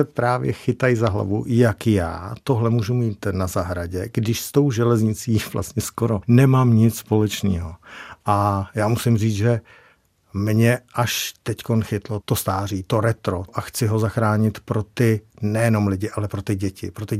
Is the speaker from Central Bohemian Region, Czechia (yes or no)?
yes; Příbram, Central Bohemian Region, Czechia; Já pocházím z Příbramy, 12 kilometrů od Tochovic, ale moje maminka se narodila v Tochovicích, babička. Mám tam vlastně celý příbuzenstvo v Tochovicích.